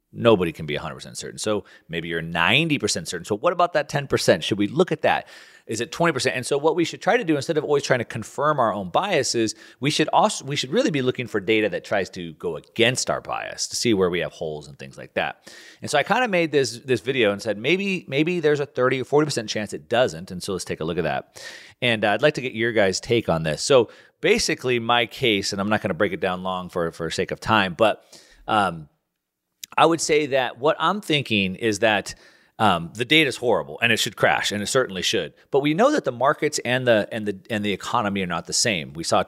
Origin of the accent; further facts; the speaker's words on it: Southern California, California, United States; bringing Bitcoin back to my home state here, Southern California.